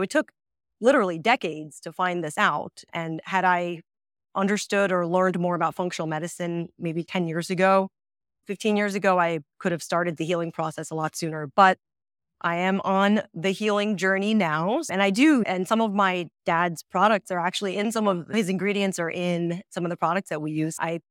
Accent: India; So, yeah, like you said, my dad is also a pharmacist. We're from India.

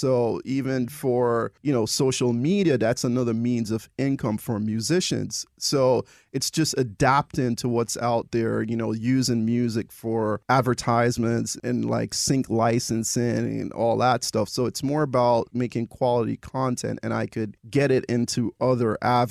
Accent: Jamaica; I'm Jamaican.

